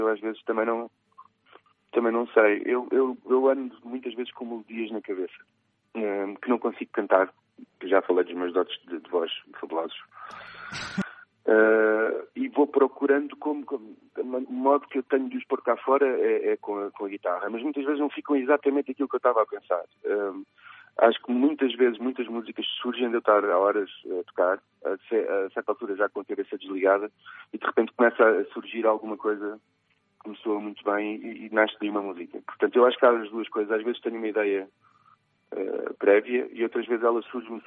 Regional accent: Queluz, Lisbon, Portugal; Lisboa, nasci mesmo em Lisboa e depois fui para Queluz, um subúrbio maravilhoso, estou a ser irónico, da linha de Sintra. Por acaso, um bom sítio para ser miúdo

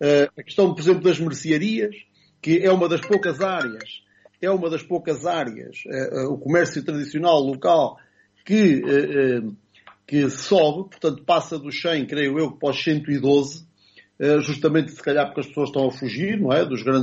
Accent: Portugal; nós se calhar como bons portugueses

